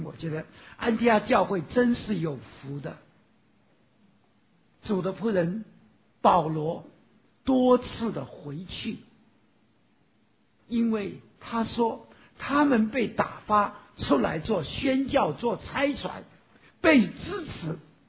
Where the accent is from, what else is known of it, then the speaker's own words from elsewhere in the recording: China; moved away; 无论我们离开我们的祖国有多久，我相信我们每一个中国人还是非常关心我们中国的一个的情况到底如何